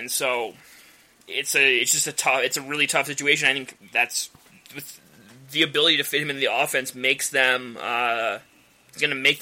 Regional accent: Ohio, United States; As I have become more open about the fact that I am from Ohio, and so the Ohio Machine is my team

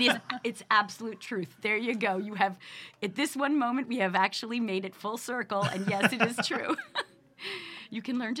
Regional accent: Long Island, New York, United States; And my manager said, I was from Long Island, and when you talk

